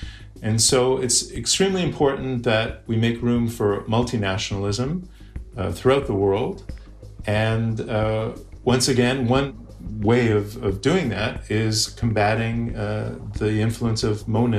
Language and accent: English; Canada; We have the majority nation of English Canadians, of which I'm a part